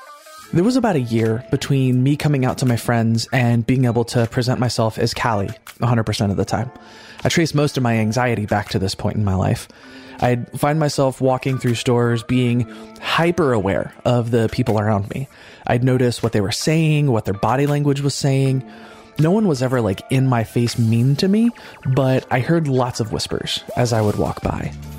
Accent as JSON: {"language": "English", "region": "Midwest", "country": "United States", "tie": "born or raised there", "said": "I grew up in the Midwest and played music most of my teens and 20s"}